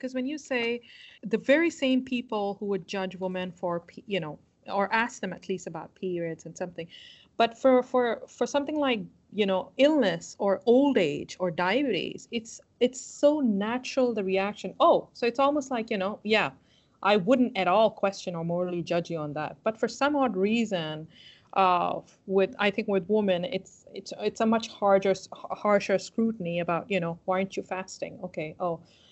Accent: Pakistan; I've experienced this growing up in Pakistan.

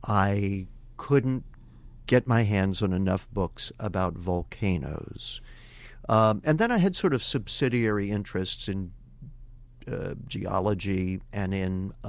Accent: Maryland, United States; I grew up in the Maryland suburbs of Washington, D.C.

